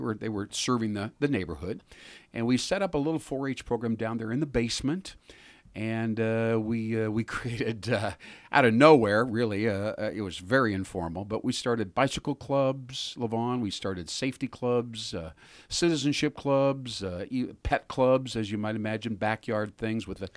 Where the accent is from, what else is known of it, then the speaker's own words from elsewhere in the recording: Iowa, United States; I grew up in North Central Iowa. I was a classic 4-H'er.